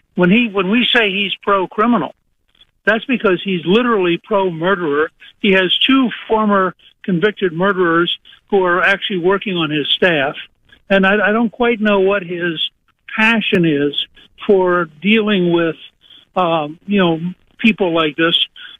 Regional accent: Harrisburg, Pennsylvania, United States; born there; As you know, I was born in Harrisburg.

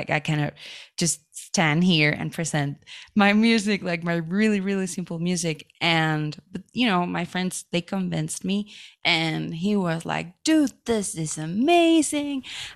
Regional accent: Coatepec, Veracruz, Mexico; And he came to my hometown, to Coatepec, and we recorded … in my parents' house.

